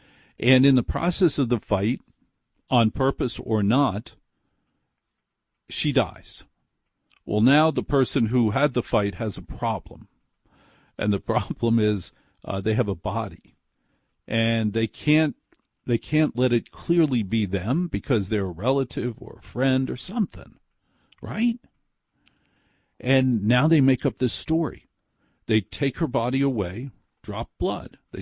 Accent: New Jersey, United States; But I'm a horrible person. I'm from New Jersey. Things happen.

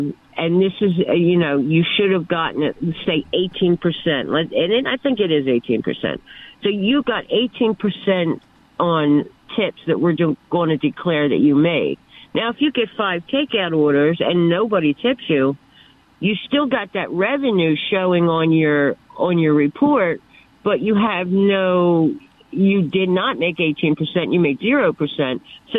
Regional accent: Philadelphia, Pennsylvania, United States; now in Mount Laurel, United States; Because we moved to the country, to Mount Laurel, New Jersey, which is no more country than Chicago, probably. But if you're from Philly, it's the country.

